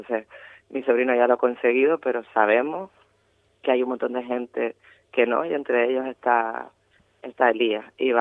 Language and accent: Spanish; Ingenio, Canary Islands, Spain; Es un niño de Ingenio, de mi pueblo también, sí.